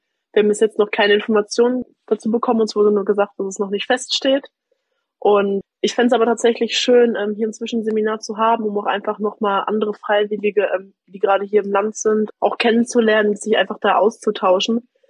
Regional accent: Germany; Deutschland, meiner Heimat

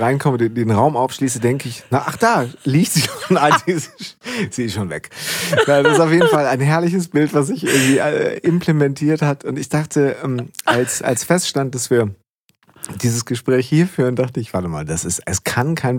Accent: Münster, North Rhine-Westphalia, Germany; wir sind beide Münsteraner.

